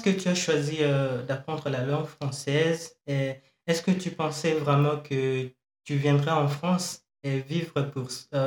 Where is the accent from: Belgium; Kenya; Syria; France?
Kenya; Je pense que c'est pareil pour moi, étant que je viens du Kenya.